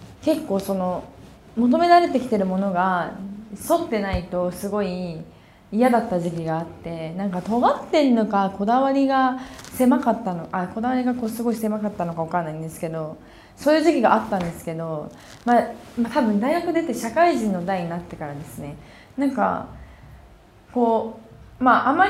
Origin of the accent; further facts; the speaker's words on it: Urawa, Saitama, Japan; 自分浦和出身なんですけど